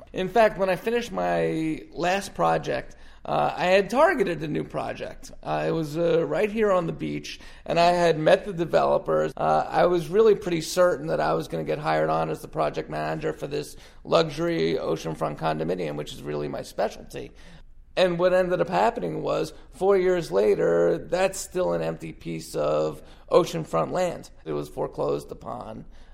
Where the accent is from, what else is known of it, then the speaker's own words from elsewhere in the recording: New York, United States; now in Florida, United States; We're both from New York. My wife and I both grew up in New York, and life here in Florida is easier, okay?